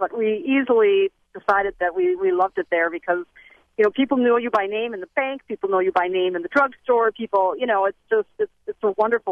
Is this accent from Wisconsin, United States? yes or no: yes; Milwaukee, Wisconsin, United States; now in Ripon, United States; My husband and I moved about 30 years ago from Milwaukee, Wisconsin. We both grew up there, to a small town in central Wisconsin, which is Ripon, Wisconsin, a small college town.